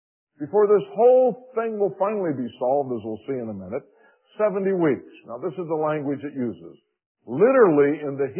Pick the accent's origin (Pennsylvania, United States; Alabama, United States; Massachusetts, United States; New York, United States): Pennsylvania, United States; Pittsburgh; I came from Pittsburgh, so it'd be a Pittsburgh Steeler example for me, you know.